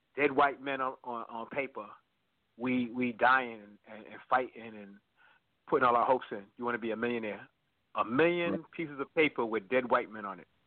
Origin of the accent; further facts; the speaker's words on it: New York City, New York, United States; When I was growing up in Harlem, they told us we wasn't going to get past 30.